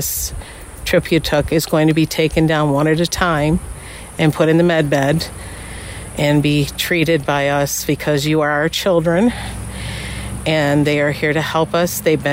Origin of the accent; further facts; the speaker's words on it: Buffalo, New York, United States; New York, Buffalo.